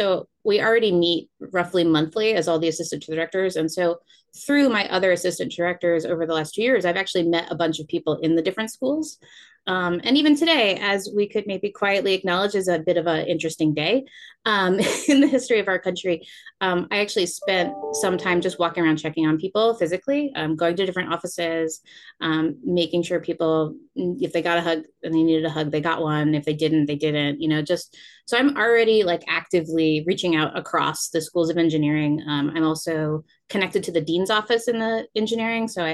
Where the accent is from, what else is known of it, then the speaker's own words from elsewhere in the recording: United States; I grew up outside of Washington, D.C. The community I was in was incredibly diverse.